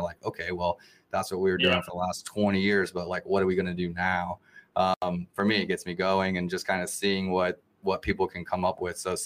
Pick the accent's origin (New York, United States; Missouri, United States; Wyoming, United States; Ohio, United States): Missouri, United States; Kansas City; I'm from Kansas City, Missouri.